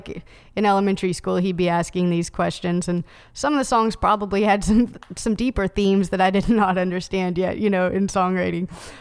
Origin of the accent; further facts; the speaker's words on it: Knoxville, Tennessee, United States; Yeah. I grew up in Knoxville. My parents are still there. One of my grandparents is over there. Like, a lot of my family is in Knoxville.